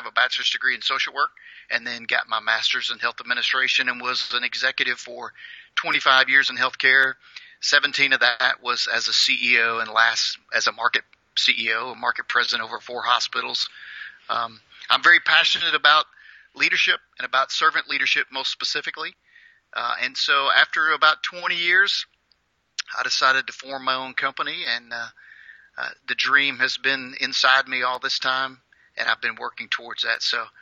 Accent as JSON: {"language": "English", "town": "Paducah", "region": "Kentucky", "country": "United States", "tie": "born there", "said": "I was born in Paducah, Kentucky. I grew up in a family of five kids."}